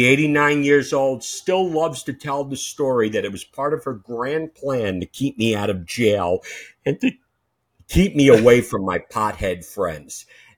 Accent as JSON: {"language": "English", "town": "Brooklyn", "region": "New York", "country": "United States", "tie": "born or raised there", "said": "I'm growing up in Brooklyn, New York, raised by a single mom."}